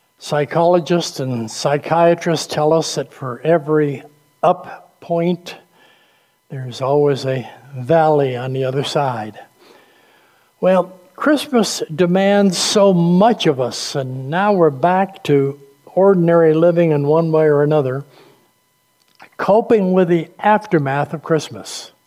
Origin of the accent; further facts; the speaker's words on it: New England, United States; You know, I grew up in New England